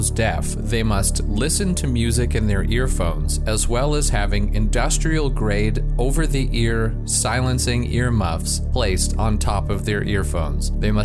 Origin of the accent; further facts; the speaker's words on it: Romania; I am also from Jandabar's land, as we call Romania, those of us who are from it.